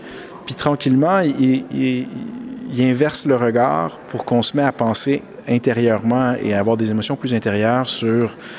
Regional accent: Canada; On est vraiment chanceux, honnêtement, en tant que Canadien, d'avoir une institution comme ça

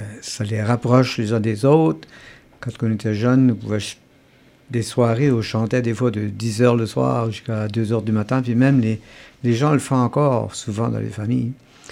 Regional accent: Chéticamp, Nova Scotia, Canada; comme on est des Acadiens de Chéticamp

